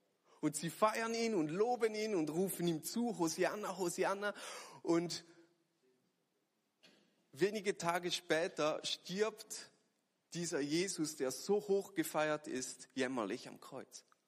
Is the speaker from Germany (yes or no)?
no; Switzerland; Als richtiger Schweizer, so im Sommer, Fondue ist doch super.